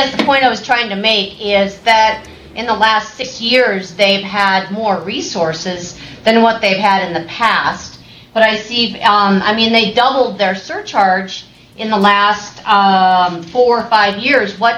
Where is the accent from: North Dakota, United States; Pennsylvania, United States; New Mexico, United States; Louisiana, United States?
North Dakota, United States; Minot; I'm from Minot, North Dakota.